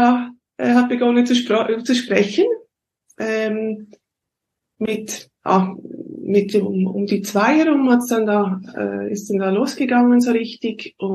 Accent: Switzerland; accent: Swiss German

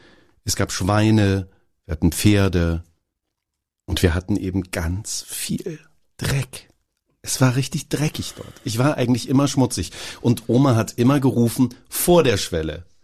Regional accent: Apolda, Thuringia, Germany; Vorher auf dem Dorf in der Nähe von Apolda. Und ja, Apolda ist aber eigentlich auch ein Dorf.

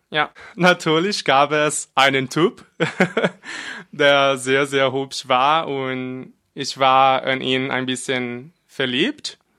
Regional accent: Brazil; macht mich diese aktuelle Situation in Brasilien sehr traurig. Verstehe mich nicht falsch. Ich liebe mein Heimatland und meine Kultur.

